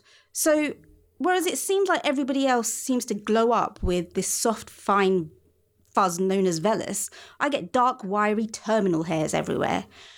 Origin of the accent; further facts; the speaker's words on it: London, United Kingdom; But I spend a lot of my teens wandering around my part of London, looking for a cheap deal at the Indian beauty shops that they have